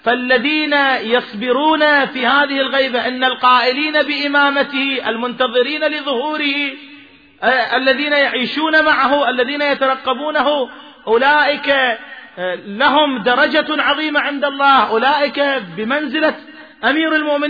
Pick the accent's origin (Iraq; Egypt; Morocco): Iraq; هذه عندنا بالعراق